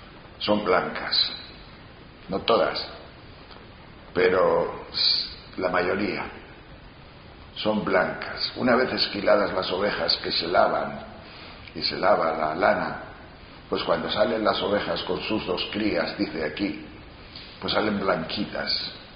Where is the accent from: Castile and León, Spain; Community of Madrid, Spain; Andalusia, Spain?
Castile and León, Spain; pero soy de una cultura muy pastoril. En mi pueblo, yo soy de un pueblo de la provincia de León, que siempre a lo largo de los siglos ha tenido como industria, porque mi pueblo no tenía terreno, como industria ha tenido lo que podríamos llamar la mesta, es decir, la trashumancia